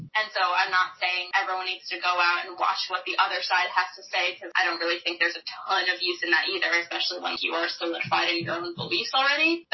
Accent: Lexington, Massachusetts, United States; I was at home, so I'm from Lexington, Massachusetts, and I had a dentist appointment that day.

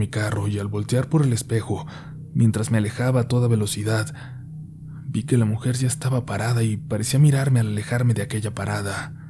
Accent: Celaya, Guanajuato, Mexico; Soy de Celaya, Guanajuato, una ciudad que actualmente pareciera que se encuentra en guerra entre la Guardia Nacional y dos carteles muy fuertes de México, el Cártel Jalisco Nueva Generación y el Cártel de Santa Rosa de Lima.

